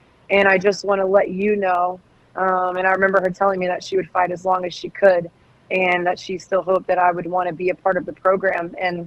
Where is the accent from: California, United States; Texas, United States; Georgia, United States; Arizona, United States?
Georgia, United States; and I grew up in Georgia, so I went to Maya Moore's high school basketball games